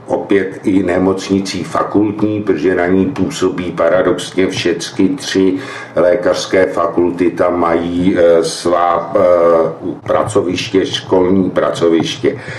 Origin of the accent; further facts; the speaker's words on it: Prague, Czechia; Já jsem z Prahy 9, žiju na ní, vyrost jsem na ní, nyní na ní, pro ní pracuju